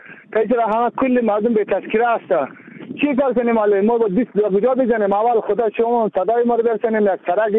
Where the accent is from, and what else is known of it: Daykundi, Afghanistan